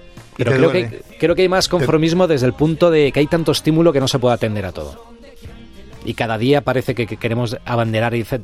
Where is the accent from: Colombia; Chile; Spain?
Spain; Alcalá de Henares, Community of Madrid; en mi caso, que yo soy Alcalá de Henares, pues vives en una ciudad que tiene pues sus más y sus menos